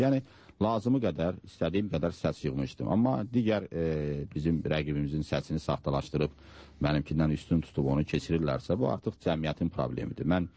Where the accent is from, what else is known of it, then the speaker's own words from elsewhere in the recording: Guzdek, Fuzuli District, Azerbaijan; born there; Bəli, düzdür. Kənddə doğulmuşam.